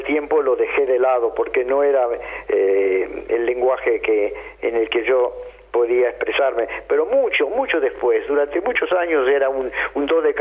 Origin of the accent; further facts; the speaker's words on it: Buenos Aires, Argentina; born there; Yo nací en Buenos Aires y no te daré fechas, pero solo te puedo decir que hace mucho tiempo.